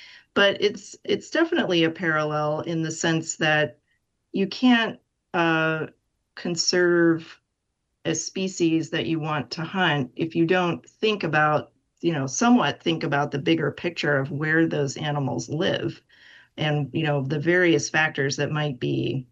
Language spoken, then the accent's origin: English; Pennsylvania, United States; I grew up in Pennsylvania, outside of Pittsburgh. Deer hunting is a really big deal there.